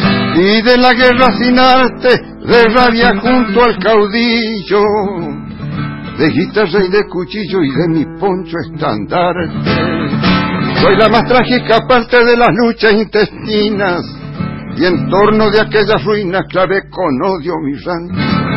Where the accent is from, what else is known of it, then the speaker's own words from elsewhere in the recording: Buenos Aires Province, Argentina; born there; yo soy hijo de esta provincia.